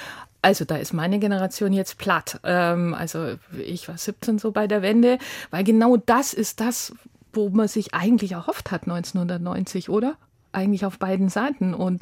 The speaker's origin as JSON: {"language": "German", "region": "West Germany", "country": "Germany", "said": "Wir Westdeutschen sind auch so eine homogene Masse."}